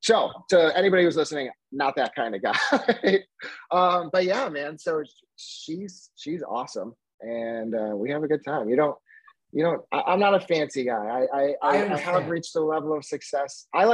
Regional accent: Beloit, Wisconsin, United States; One of the richest women in the world lives in my hometown. Now she's an amazing, incredible person who has revitalized our city, like truly revitalized our city, Beloit, Wisconsin.

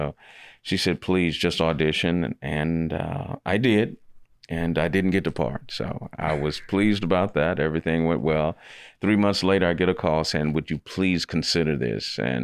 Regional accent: Dallas, Texas, United States; Well, it was growing up in Dallas, Texas. Pretty... tough area, I guess. You know, it's if anybody knows Dallas, I grew up in Oak Cliff, went to Roosevelt High School, and I was walking the wrong path.

